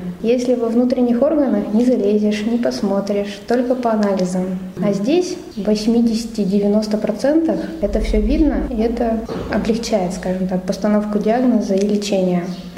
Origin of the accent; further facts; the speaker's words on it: Kurgan, Kurgan Oblast, Russia; Из Кургана.